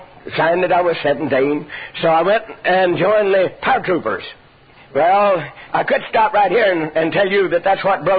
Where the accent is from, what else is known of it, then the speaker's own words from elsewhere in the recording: Texas, United States; Well, shoot, I was raised out there in East Texas on the farm ranch thing, and I just wore my bigger cousin's shoes when they outgrowed them.